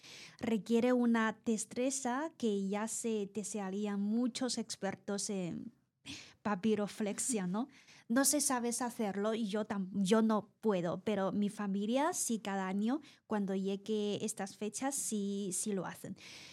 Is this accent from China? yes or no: yes; South China, China; en el sur, yo soy de sur de China